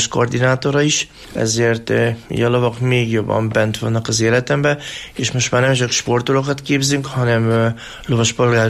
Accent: Oradea, Bihor, Romania; moved away as an adult; now in Hungary; Hát, mi 90-ben kerültem át Magyarországra, Nagyváradról.

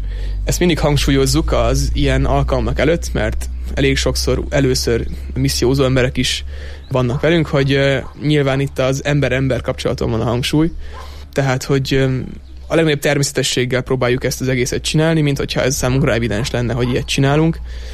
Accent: Budapest, Hungary; mert ezt talán nem is mondtam még, hogy Budapestről származunk egyébként

